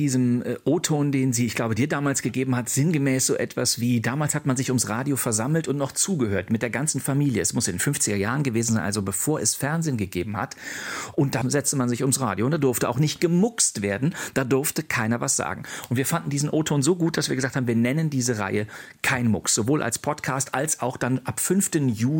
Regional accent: Bonn, North Rhine-Westphalia, Germany; die ich damals als ein in Nordrhein-Westfalen, in Bonn lebender Mensch vom WDR in erster Linie empfangen habe.

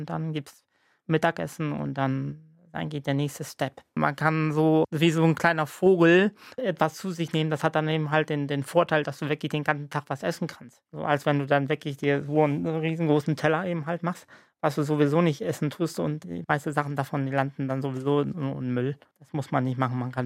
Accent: Romania; Ich bin in Rumänien auf dem Dorf groß geworden.

